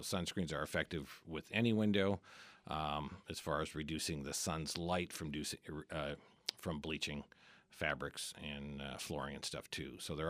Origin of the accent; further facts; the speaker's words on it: Midwest, United States; Yeah, I grew up in the Midwest.